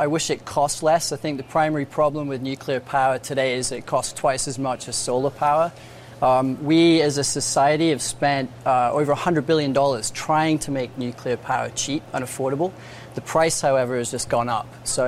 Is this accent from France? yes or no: no; United Kingdom; in the UK, my home country